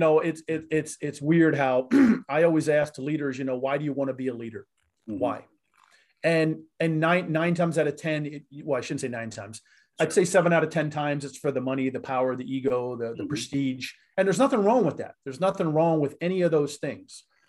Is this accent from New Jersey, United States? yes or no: no; Fort Lauderdale, Florida, United States; I was growing up in South Florida, in Fort Lauderdale.